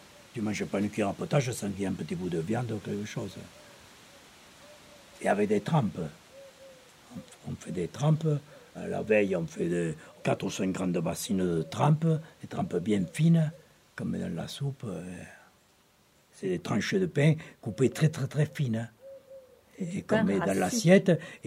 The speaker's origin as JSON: {"language": "French", "region": "Occitanie", "country": "France", "accent": "Aveyron", "said": "Je termine avec mon léger accent qui sent la montagne du sud, les airs qui roule dans l'accent du terroir, c'est l'Aveyron."}